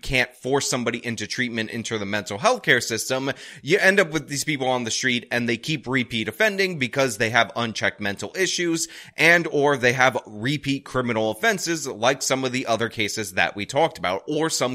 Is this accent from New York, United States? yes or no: yes; New York, United States; as a New Yorker and as a world-class detective